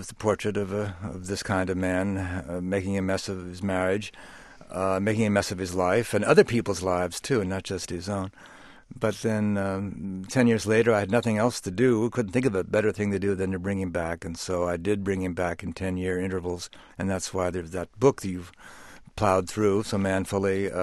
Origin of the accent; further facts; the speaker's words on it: Pennsylvania, United States; there were a lot of former basketball players in my environment while growing up in Pennsylvania